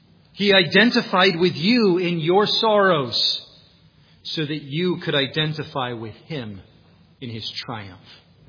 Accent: New York, United States; No. Visited it once. It was nice, but I'm from New York.

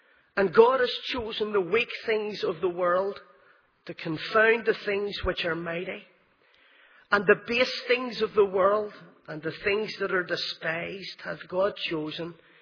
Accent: Belfast, Northern Ireland, United Kingdom; You might know from the accent that I am from Belfast, the Shankill Road in Belfast.

